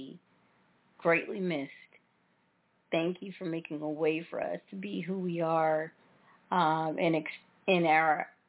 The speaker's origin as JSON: {"language": "English", "town": "Memphis", "region": "Tennessee", "country": "United States", "said": "I'm from the South, as you all know, from Memphis, Tennessee, so I know about Sunday mornings and what kind of fashion show that is."}